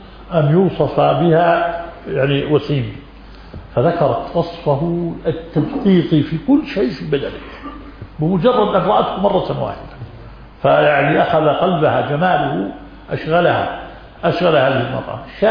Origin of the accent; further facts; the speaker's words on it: Palestine; عندنا في فلسطين في مناسبة المولد النبوي